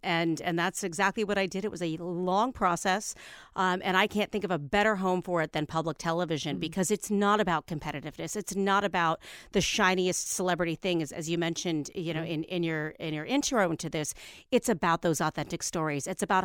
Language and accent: English; Ohio, United States; And you left out the most important part of my bio, which is I'm from Ohio.